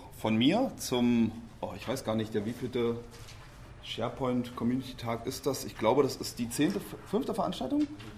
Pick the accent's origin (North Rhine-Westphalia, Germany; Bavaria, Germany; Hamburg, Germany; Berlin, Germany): Berlin, Germany; Ich komme hier aus Berlin. Das ist für mich sozusagen Heimspiel.